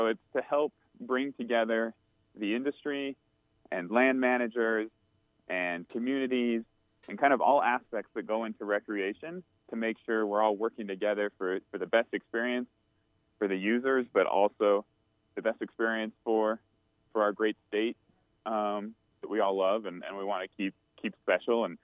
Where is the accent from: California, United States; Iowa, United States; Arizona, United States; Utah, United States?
Utah, United States; Well, I am a Utah native. I was born and raised in Cache Valley and grew up in the ski industry.